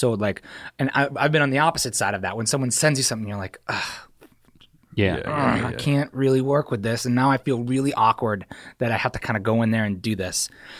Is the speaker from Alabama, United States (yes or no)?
no; New Hampshire, United States; also born or lived in New York; So I was born in New York and I moved to New Hampshire when I was like three or two. And I spent like all of high school and, you know, up through high school, graduated high school from New Hampshire.